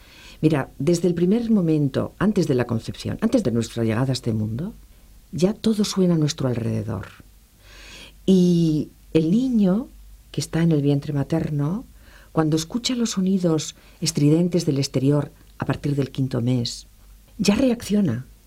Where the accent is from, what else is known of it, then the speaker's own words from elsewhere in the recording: Bilbao, Basque Country, Spain; Yo soy de Bilbao, como tú muy bien sabes